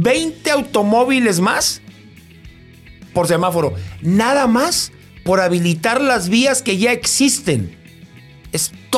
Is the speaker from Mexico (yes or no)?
yes; Mexico; ¿Somos malos mexicanos?